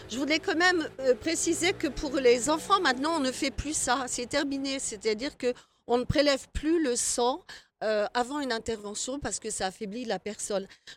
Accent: Normandy, France; Moi, je suis normande, oui.

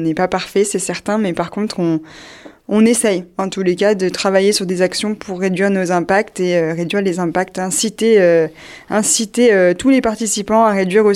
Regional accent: Paladru, Auvergne-Rhône-Alpes, France; also born or lived in Grenoble; now in Montferrat, France; moi je suis née à Grenoble, mais j'ai toujours habité au bord du lac, à Paladru, quand j'étais petite et maintenant à Montferrat.

